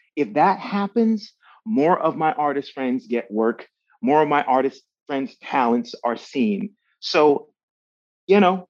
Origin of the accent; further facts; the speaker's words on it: Miami, Florida, United States; I grew up in Miami, Florida, listening to hip hop, salsa, R&B, you know, like that's my language.